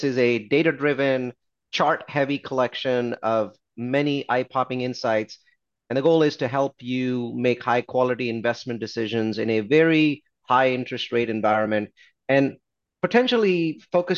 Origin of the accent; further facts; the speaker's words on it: India; now in United States; My mission in life has been to contribute to my adopted country. I came here from India.